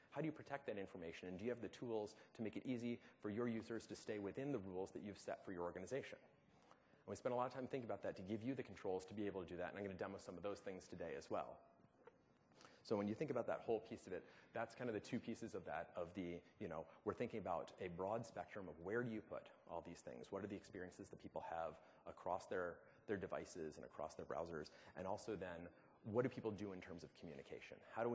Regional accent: United States; accent: American; In that case, I can only assume it's because you love my American accent.

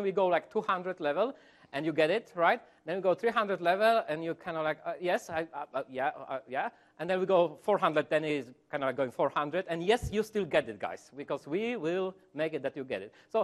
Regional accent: Poland; I'm from Poland.

